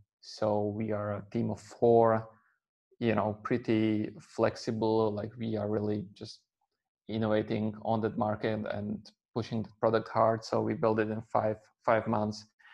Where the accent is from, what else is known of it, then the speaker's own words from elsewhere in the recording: Slovakia; also born or lived in Berlin; now in Switzerland; So I'm originally from Slovakia, but I'm living in Switzerland. I've been moving, through some cities in the last 3 years. So first I moved to Zurich, then I went to Berlin.